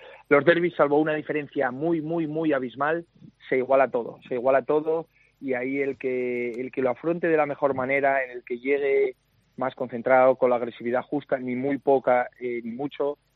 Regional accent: Asturias, Spain; al final somos asturianos

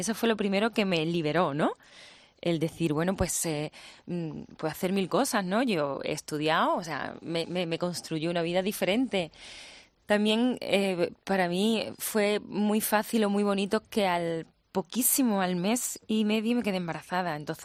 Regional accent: Andalusia, Spain; me voy a casa, me voy a Sevilla, a mi pueblo de donde vengo, con mi familia

